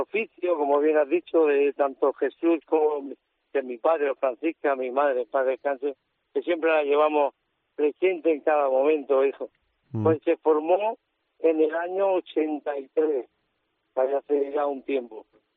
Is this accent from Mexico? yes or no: no; Region of Murcia, Spain; porque bien dice que somos murcianos